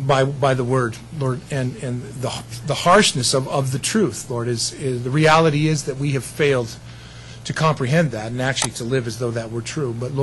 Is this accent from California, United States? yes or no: yes; California, United States; also born or lived in Denver, United States; It's happening in California, my home state. I was born in Denver, but you get the idea. I grew up in there, right?